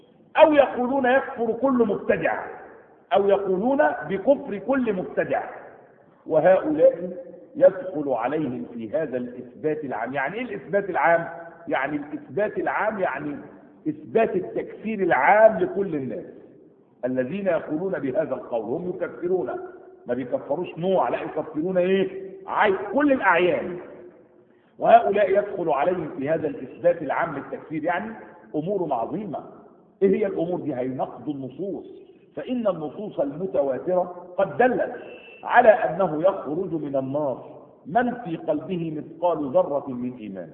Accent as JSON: {"language": "Arabic", "country": "Egypt", "said": "هنا في بلادنا مصر"}